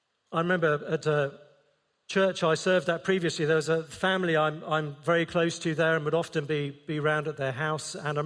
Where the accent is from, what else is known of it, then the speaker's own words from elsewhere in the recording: England, United Kingdom; I'm English, most of us are English